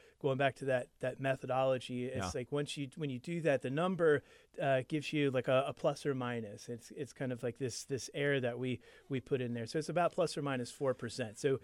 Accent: Kentucky, United States; Again, I grew up in Kentucky

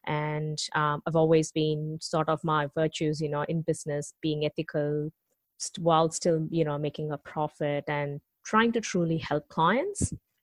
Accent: India; moved away as an adult; now in Australia; Okay, so I have been in Australia for 13 years. I come from India.

